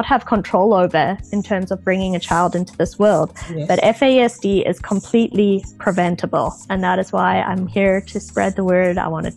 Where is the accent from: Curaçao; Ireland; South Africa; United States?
South Africa; now in Canada; I'm also South African.